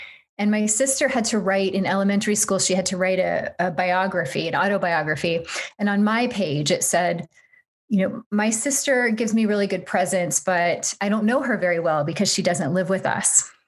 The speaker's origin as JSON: {"language": "English", "region": "Appalachia", "country": "United States", "tie": "born or raised there", "said": "But the sort of socioeconomic difference between a girls' boarding school in Washington, D.C. and growing up in Appalachia, was stark to me."}